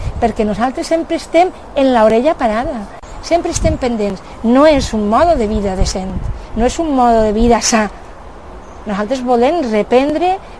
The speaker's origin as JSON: {"language": "Catalan", "town": "Castellar-Oliveral", "region": "Valencian Community", "country": "Spain", "tie": "born there", "said": "Jo sóc nascuda en Castellar Oliveral, a més soy nascuda en l'alqueria de mos pares, en la Torreta."}